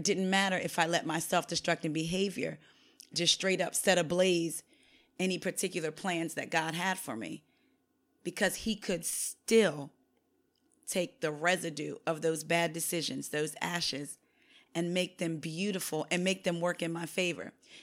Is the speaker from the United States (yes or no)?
yes; Vineland, New Jersey, United States; born there; Like, for instance, I was born in Vineland, New Jersey. So I was born in the Eastern Standard Time Zone.